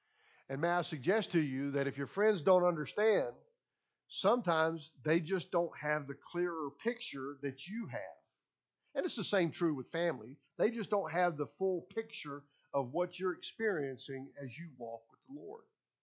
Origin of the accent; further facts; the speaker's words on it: the South, United States; That might be something I would say since I'm from the South and I like grits.